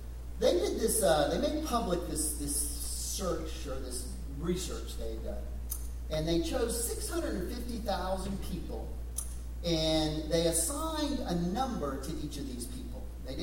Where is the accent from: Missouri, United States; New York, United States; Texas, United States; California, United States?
Texas, United States; I grew up in West Texas, and my grandfather had a ranch, and average 13, 15 inches of rainfall a year.